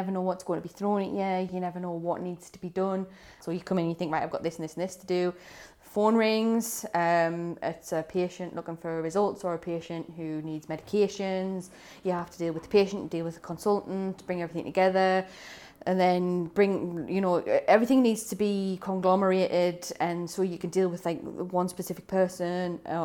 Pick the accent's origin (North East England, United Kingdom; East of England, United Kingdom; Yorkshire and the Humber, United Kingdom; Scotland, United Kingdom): North East England, United Kingdom; Sunderland; are you from Newcastle? Nope, Sunderland. I probably get asked if I'm from Newcastle 2 or 3 times a day.